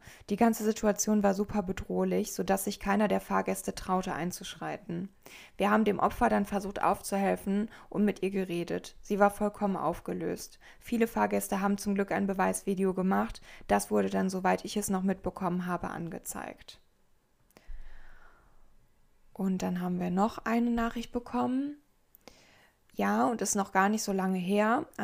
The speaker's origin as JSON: {"language": "German", "region": "East Germany", "country": "Germany", "said": "Ja, ich komme aus Ostdeutschland."}